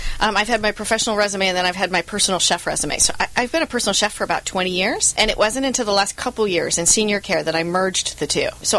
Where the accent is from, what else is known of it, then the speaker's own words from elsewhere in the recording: California, United States; I grew up here in Southern California.